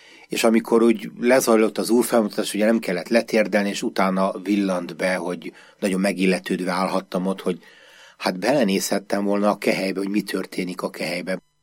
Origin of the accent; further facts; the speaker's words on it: Budapest, Hungary; a Dél-Budán, a Petőfi híd környékén nőttem föl